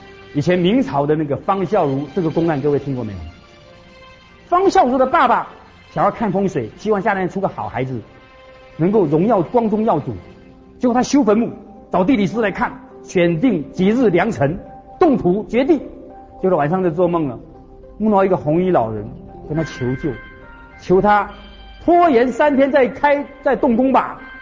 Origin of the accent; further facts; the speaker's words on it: Taiwan; 我们台湾话讲心高